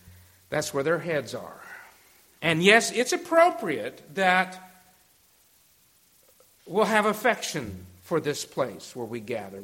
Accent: Texas, United States; I am a Texan. Y'all, I can say that.

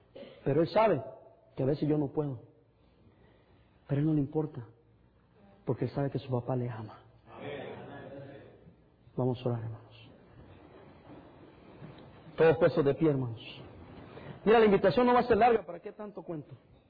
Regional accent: El Salvador; hasta me avergonzaba decir que era del Salvador. Yo soy salvadoreño. No me avergüenzo de eso.

